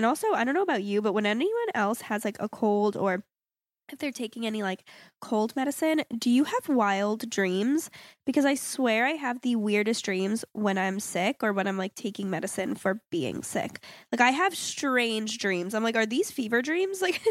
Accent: Florida, United States; And it's because I'm originally from South Florida.

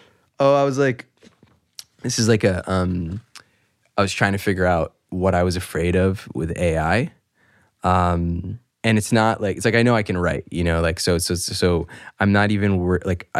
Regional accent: New York, United States; It's like, yeah, I grew up in New York

